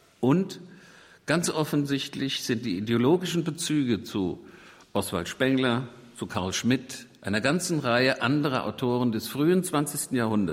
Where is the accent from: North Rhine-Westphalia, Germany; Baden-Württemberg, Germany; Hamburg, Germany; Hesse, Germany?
Hesse, Germany; Limburg; in Limburg, meiner Heimatstadt.